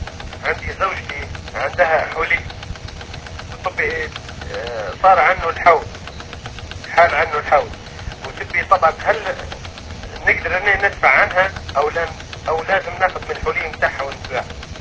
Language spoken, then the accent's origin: Arabic; Libya; ما هو احنا مشكلة في بلدنا انا من ليبيا.